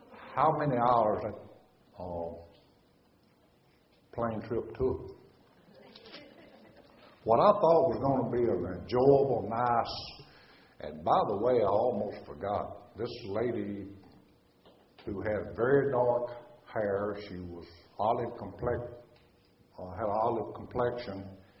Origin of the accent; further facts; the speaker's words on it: Southern United States, United States; because I'm from the South and I talk like I do, and I live in flyover country